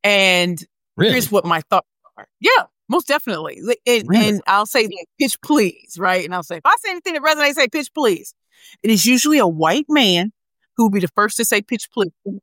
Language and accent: English; St. Louis, Missouri, United States; I'm from St. Louis.